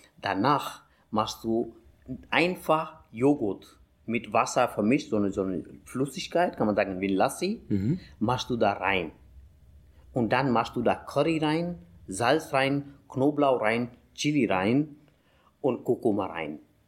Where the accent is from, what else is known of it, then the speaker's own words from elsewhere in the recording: India; moved away; So, ich bin aufgewachsen in Indien, in einer Region, wo komplett vegetarische Ernährungen stattfindet.